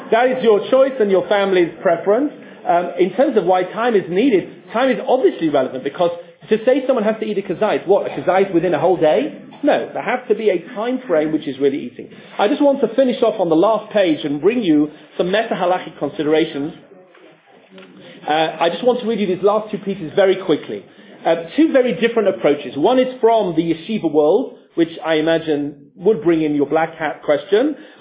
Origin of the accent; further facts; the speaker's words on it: Leeds, Yorkshire and the Humber, United Kingdom; and I'm from Leeds